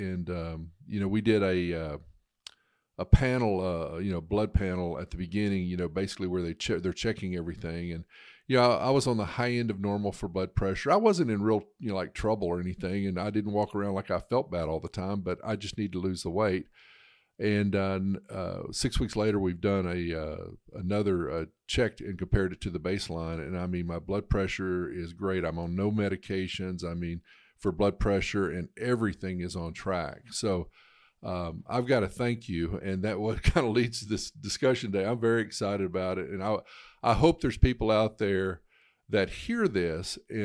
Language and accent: English; Memphis, Tennessee, United States; I came back to my hometown here in Memphis